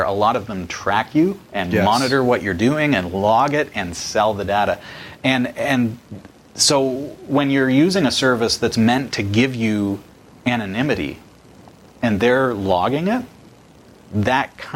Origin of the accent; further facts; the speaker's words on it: Barrie, Ontario, Canada; they can't tell that I'm from Barrie, Ontario, Canada